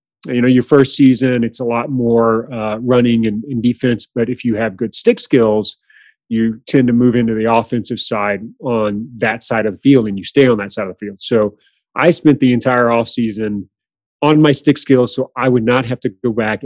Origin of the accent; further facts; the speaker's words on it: Nashville, Tennessee, United States; So I was born in Nashville, Tennessee. People always say you don't sound like you've got an accent.